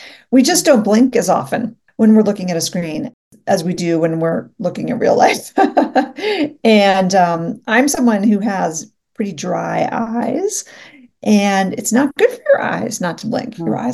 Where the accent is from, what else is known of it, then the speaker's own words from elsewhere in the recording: New York City, New York, United States; So I grew up in New York City, actually, which is not, you might think, so close to nature.